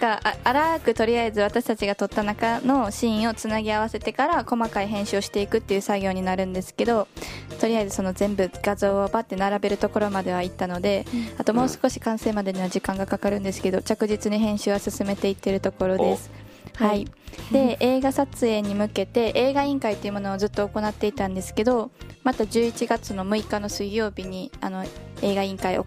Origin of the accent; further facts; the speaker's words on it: Osaka, Japan; 私は大阪です。